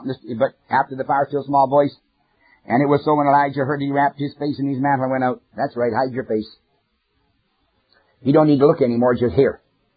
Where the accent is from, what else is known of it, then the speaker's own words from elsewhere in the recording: Canada; born there; I'm a Canadian by birth.